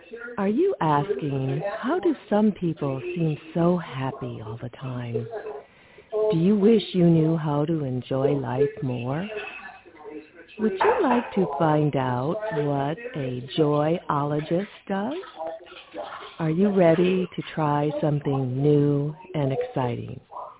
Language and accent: English; Michigan, United States; I'm from Michigan, and I remember the dark days of March